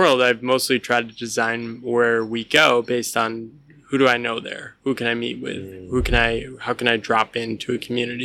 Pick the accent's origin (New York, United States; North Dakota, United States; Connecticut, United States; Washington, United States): Connecticut, United States; I grew up in Connecticut in the forest, in the woods.